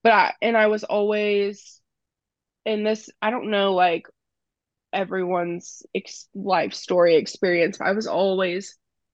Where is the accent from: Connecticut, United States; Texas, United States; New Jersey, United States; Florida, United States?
Texas, United States; I'm from Texas. I'm not from like Utah or anything like that.